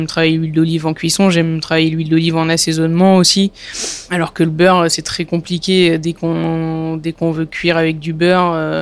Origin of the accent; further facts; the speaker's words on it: Nice, Provence-Alpes-Côte d'Azur, France; parce que je suis niçoise et qu'il y a plein d'oliviers à Nice